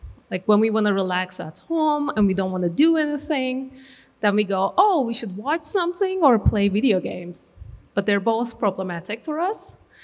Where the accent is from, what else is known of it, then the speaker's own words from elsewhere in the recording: Turkey; I'm from Turkey.